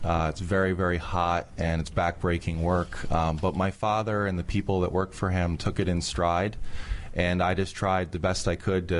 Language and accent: English; New York, United States; I grew up in the Catskills.